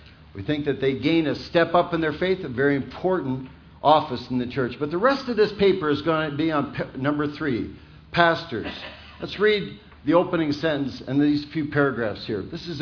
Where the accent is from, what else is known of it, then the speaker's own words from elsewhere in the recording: Iowa, United States; And I grew up in Western Iowa, and, you know, I would see this scene all over my state.